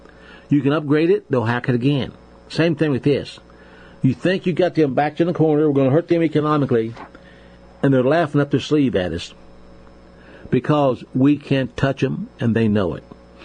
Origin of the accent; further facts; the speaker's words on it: United States; because as I grew up in America, and as you all did, and I spent my time in this country